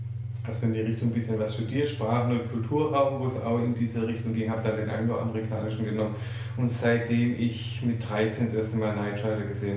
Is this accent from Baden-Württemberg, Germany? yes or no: yes; Baden-Württemberg, Germany; Das war zu Hause in München oder jetzt die letzten 3 Jahre in München immer das vertraute Grüß Gott, was mir ja auch schon als Schwabe lockerflockig überlegt.